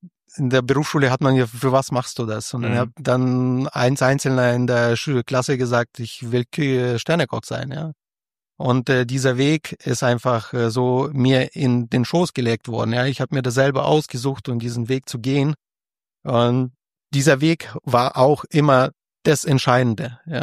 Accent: Fürth, Bavaria, Germany; Ich komme ja ursprünglich aus Fürth. Und meine Eltern wohl eben immer noch dort.

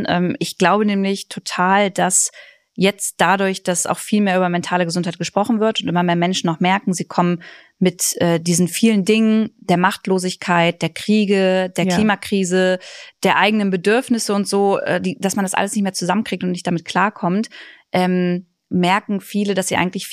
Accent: Braunschweig, Lower Saxony, Germany; now in Berlin, Germany; Genau, ich komme aus Braunschweig, also aus der Region, und deswegen ziehen wir dahin zurück

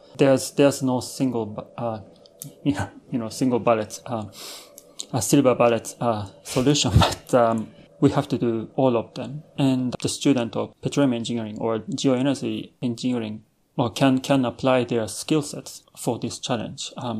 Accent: Japan; moved away as an adult; also born or lived in Texas; I came from Japan. I was born and raised in Japan and, until my university time. And then after my university, I went to US. Well, I went to Texas. Then, the most of my adult life I spent in Texas.

